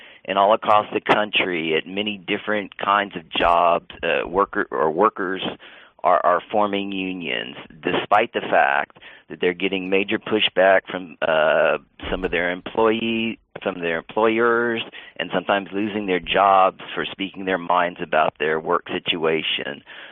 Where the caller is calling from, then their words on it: San Antonio, Texas, United States; Good afternoon, Sam and Emma. This is … from San Antonio.